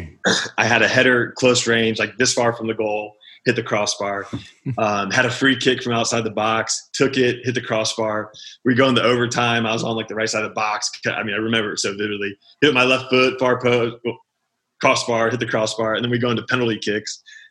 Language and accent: English; Baltimore, Maryland, United States; also born or lived in Dallas, Texas; Yeah, through my high school years. I grew up in Baltimore, but high school days were in Dallas.